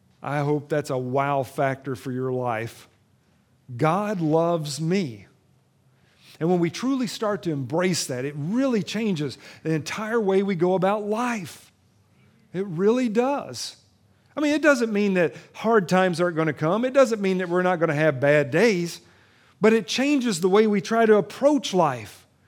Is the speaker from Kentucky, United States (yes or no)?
yes; Kentucky, United States; I'm from Kentucky. I use words that you may not know.